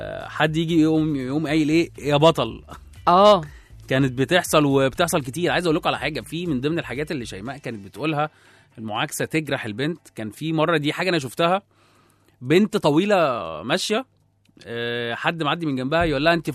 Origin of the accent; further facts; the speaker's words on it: Egypt; عشان أنا مصري